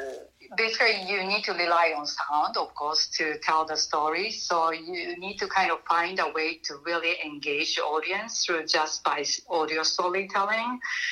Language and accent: English; Japan; English is a second language; now in United States; So since I'm originally from Japan, I've been talking to Japanese immigrants and the Japanese Americans